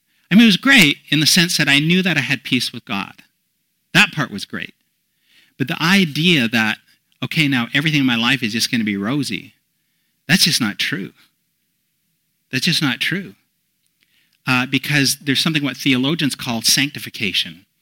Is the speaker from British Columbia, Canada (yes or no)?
yes; British Columbia, Canada; Being from British Columbia, every summer we had forest fires.